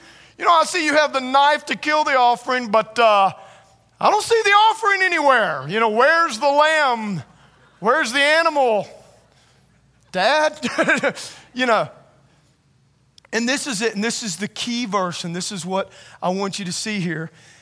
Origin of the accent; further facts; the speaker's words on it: Louisiana, United States; I'm from Louisiana, I'm sorry.